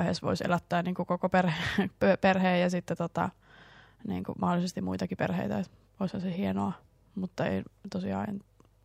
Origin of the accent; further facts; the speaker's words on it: Oulu, North Ostrobothnia, Finland; Oulussa, mistä mä oon kotoisin